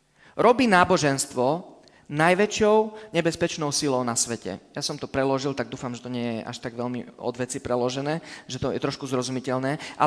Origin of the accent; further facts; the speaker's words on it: Romania; poviem z kontextu, kde som vyrastal v Rumunsku